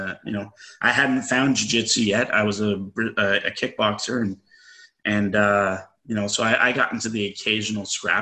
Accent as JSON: {"language": "English", "town": "Toronto", "region": "Ontario", "country": "Canada", "tie": "born or raised there", "said": "I grew up in the Rexdale area. And, my first martial art gym was right in the heart of Jamestown Crescent. And which was a really bad area in the West End."}